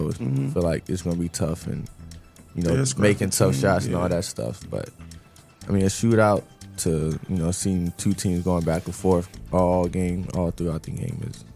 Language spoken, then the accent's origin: English; Virginia, United States; So I grew up in Virginia, 757 area. So people like Michael Vick, Allen Iverson, big icons.